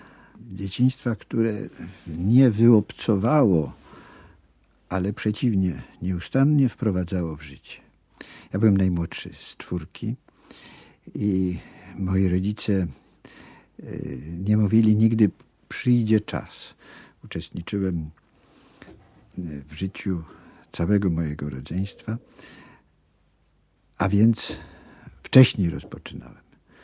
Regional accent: Kraków, Lesser Poland, Poland; No rzeczywiście urodziłem się w Krakowie. W Krakowie mój dom rodzinny, a w Krakowie moja szkoła podstawowa.

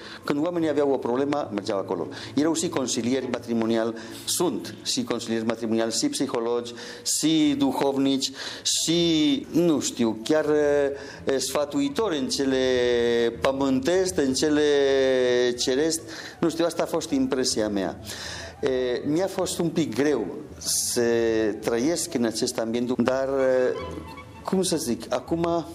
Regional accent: Basque Country, Spain; first language Spanish; Romanian is a second language; now in Romania; Limba mea este spaniola, limba maternă, dar provin din țara Vascilor, din nordul Spaniei. Pentru a activa acolo ca profesor, am învățat și limba proprie a locului, care este limba vasca

